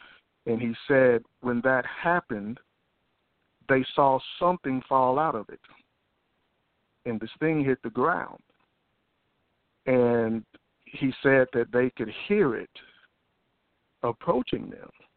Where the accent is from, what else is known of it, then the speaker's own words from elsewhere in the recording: Houston, Texas, United States; I'm from Houston, Texas.